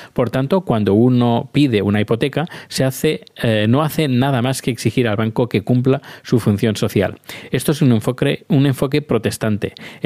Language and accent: Spanish; Terrassa, Catalonia, Spain; soy de Tarrasa, allá por los años 90